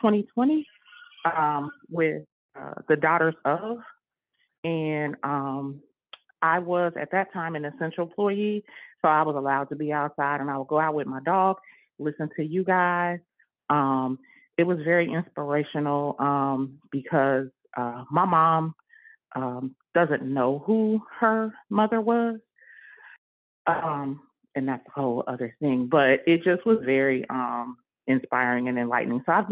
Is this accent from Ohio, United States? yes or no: yes; Cincinnati, Ohio, United States; now in New York, United States; I'm actually from Cincinnati, but I'm currently in New York.